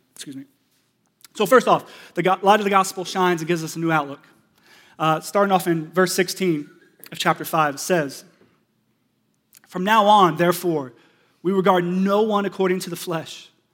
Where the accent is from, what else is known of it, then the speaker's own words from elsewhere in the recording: Pittsburgh, Pennsylvania, United States; I hope it's okay that Ed shared that I'm from Pittsburgh.